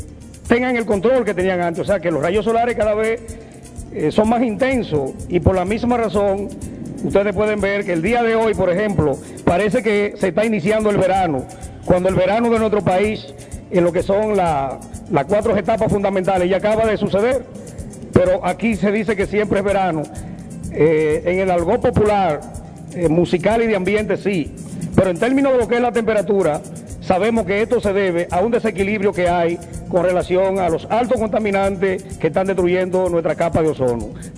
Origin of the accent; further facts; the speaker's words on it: Boca Chica, Santo Domingo, Dominican Republic; nosotros como dominicanos, nosotros como municipio, como Boca Chica